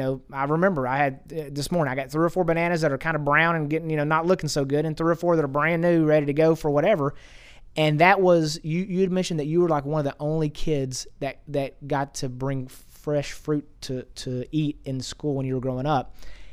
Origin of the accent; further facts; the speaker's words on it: United States; born there; And I think as an American born here, you know, I didn't do anything special to be born here. I just happened to be born here.